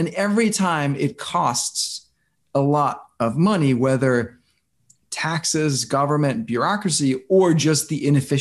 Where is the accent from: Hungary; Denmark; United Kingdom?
Denmark; now in United States; I grew up in Denmark, and Denmark used to be, or probably still is, you know, top the list of least corrupt countries in the world. And so that's sort of my mindset and where I'm coming from, that culture. Clearly not the American culture.